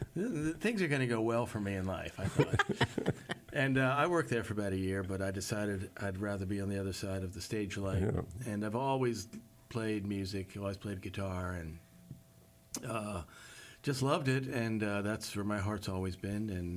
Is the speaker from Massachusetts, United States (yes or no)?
no; Wynnewood, Pennsylvania, United States; I grew up just outside Philadelphia, a suburb called Wynnewood, out in the main line there.